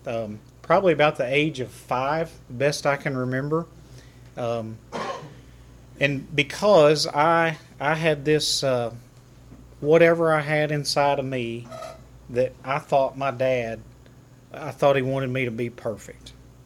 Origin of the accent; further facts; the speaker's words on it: Dayton, Ohio, United States; also born or lived in Russell Springs / Lebanon; now in Murfreesboro, United States; I currently live in Murfreesboro. I was born and raised in Dayton, Ohio. Go Flyers, Elite Eight. I went to high school in Russell Springs, Kentucky.